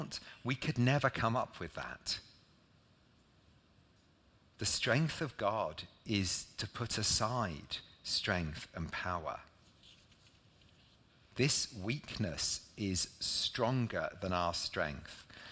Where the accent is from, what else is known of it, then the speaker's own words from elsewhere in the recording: East of England, United Kingdom; I'm from Norfolk, so it's basically like, it's not entirely flat, it's not Lincolnshire.